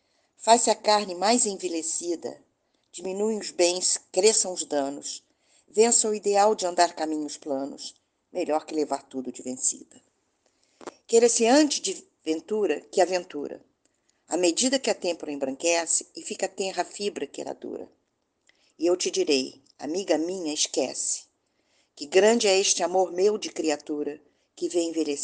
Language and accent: Portuguese; Rio de Janeiro, Brazil; eu sou do Rio de Janeiro e eu me lembrei de você.